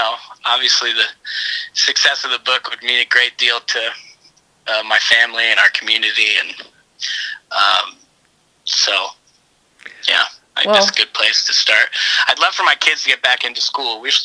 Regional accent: East Coast, United States; And then when I was about 5 weeks old, we moved to the East Coast. So I grew up on the East Coast, but I have some roots here

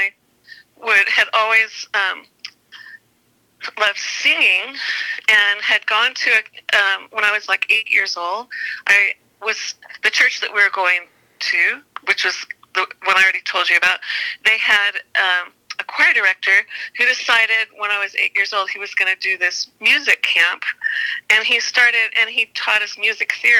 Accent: Dallas, Texas, United States; born there; I was born in Dallas, and we went to a church there.

